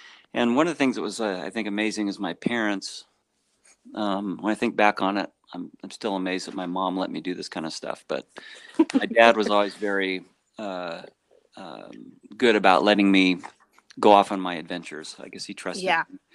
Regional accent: Redwood City, California, United States; I grew up in the Bay Area in Redwood City, California.

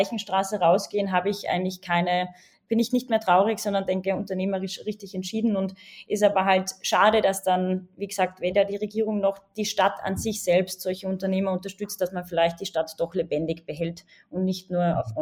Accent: Salzburg, Austria; also ich komme aus Salzburg, es ist so traurig, jeden Tag, wenn ich durchgehe

